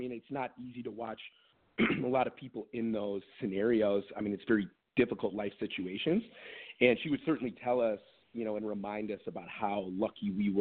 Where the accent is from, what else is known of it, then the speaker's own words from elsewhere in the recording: Birmingham, Michigan, United States; So I grew up in Metro Detroit in a town called Birmingham, Michigan, and it's maybe about 15 minutes outside the city of Detroit.